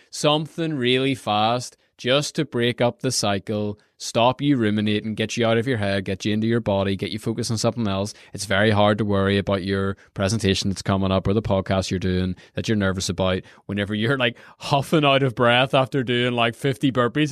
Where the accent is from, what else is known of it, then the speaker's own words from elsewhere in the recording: Ireland; growing up in Ireland, we swim in the sea year round.